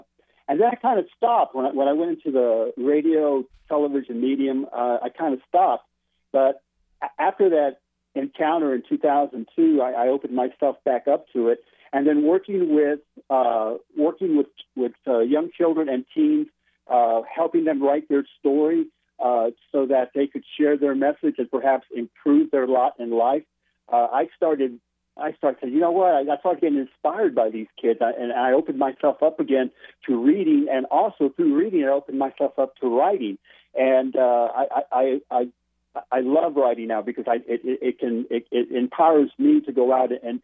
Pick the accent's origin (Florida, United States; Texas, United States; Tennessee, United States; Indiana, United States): Texas, United States; San Antonio; also born or lived in Corpus Christi, United States; I was based in Corpus Christi, Texas, which is about 200 miles south of San Antonio, my hometown.